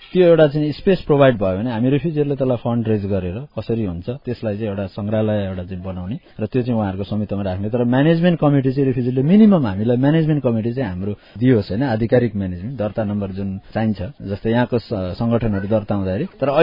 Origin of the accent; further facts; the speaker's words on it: Bhutan; moved away; हामी कहाँबाट आएका हौँ त, भुटानबाट आएका हौँ कि होइन, कहाँबाट आएका कहाँको भन्ने एउटा आइडेन्टिटी पनि हराउने भएर